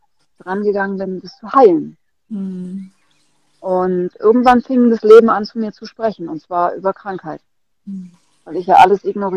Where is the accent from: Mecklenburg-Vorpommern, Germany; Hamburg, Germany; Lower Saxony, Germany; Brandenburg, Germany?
Brandenburg, Germany; Weil das Land Brandenburg, wo ich aufgewachsen bin, für mich nur mit Dunkelheit verbunden war, nur mit Schmerz, nur mit Gewalt.